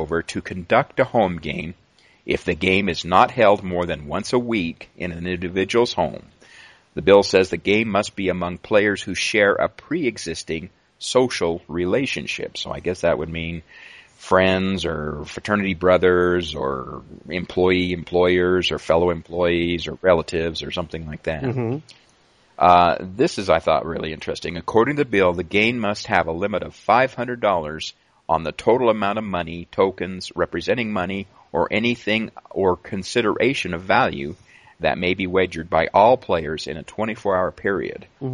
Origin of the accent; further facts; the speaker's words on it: Salt Lake City, Utah, United States; my hometown, Salt Lake, one of them